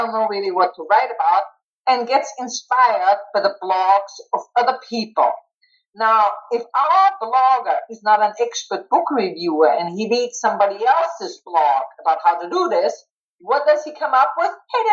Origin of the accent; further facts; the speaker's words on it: Vienna, Austria; I'm right from Vienna. Make it easy.